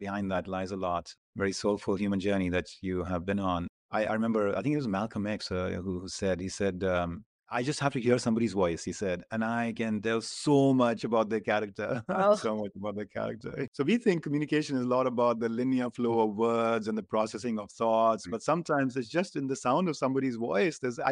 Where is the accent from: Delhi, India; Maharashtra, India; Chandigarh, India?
Chandigarh, India; Chandigarh is my hometown. Yes.